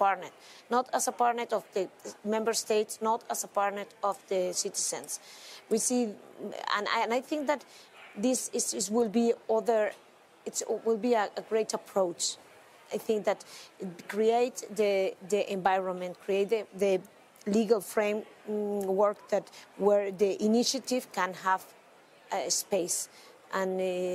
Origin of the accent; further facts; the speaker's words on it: Spain; it's true that I'm from Spain and we are suffering a lot.